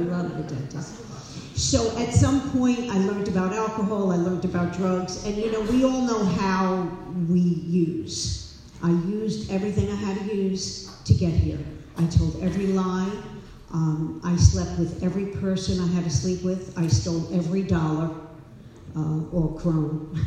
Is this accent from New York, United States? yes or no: yes; New York City, New York, United States; I'm from the USA. I'm from New York City. Times Square, you know, what you see in the, that's where I'm from. I am the firstborn in the United States of my family.